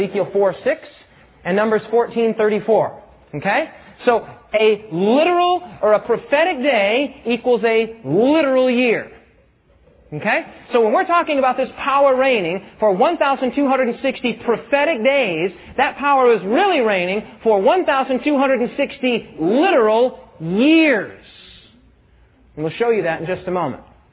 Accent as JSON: {"language": "English", "country": "United States", "said": "I happen to be an American here, and there's no shame in being an American."}